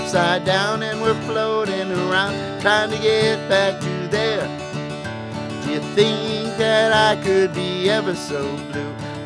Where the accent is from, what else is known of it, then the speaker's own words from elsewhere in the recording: Silver Bay, Minnesota, United States; also born or lived in Two Harbors; I was born in Two Harbors, grew up in Silver Bay, and came back here and was just so happy.